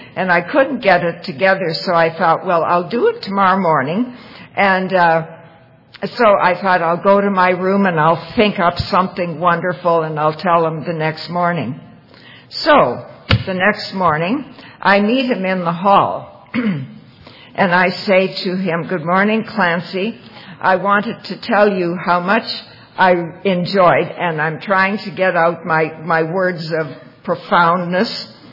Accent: Toronto, Ontario, Canada; I'm an alcoholic. Hi, everybody. I hail from Toronto.

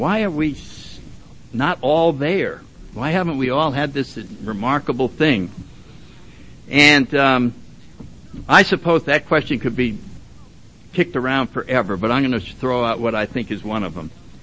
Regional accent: Woodbridge, Connecticut, United States; if I go back to my hometown out in Woodbridge, Connecticut, and drive down that road, I always glance over.

